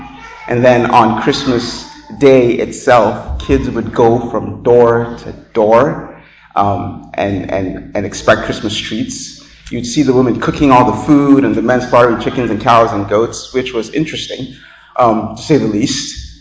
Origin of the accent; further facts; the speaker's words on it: Nigeria; If you are new, I'm one of the pastors here at Church of the Resurrection. And I grew up in Nigeria